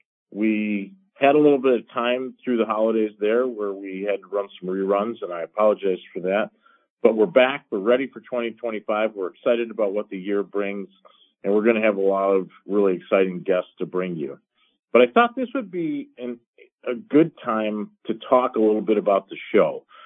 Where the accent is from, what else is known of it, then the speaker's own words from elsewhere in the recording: Detroit, Michigan, United States; I had started out outside of Detroit. I was born in Detroit, put up for adoption.